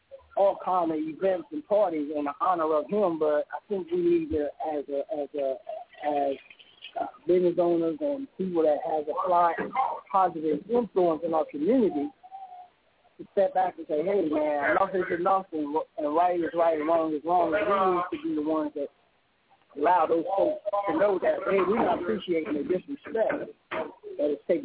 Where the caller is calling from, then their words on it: Tacoma, Washington, United States; Hey, I'm calling from Tacoma, Washington.